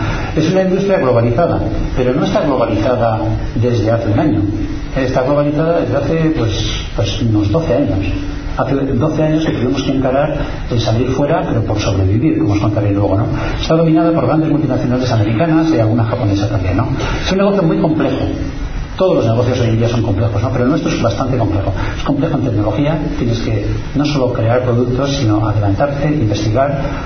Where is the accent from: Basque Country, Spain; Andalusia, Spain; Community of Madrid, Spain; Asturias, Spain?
Basque Country, Spain; Zaldívar; Pero yo no soy de Bilbao, soy de Zaldívar, ¿no?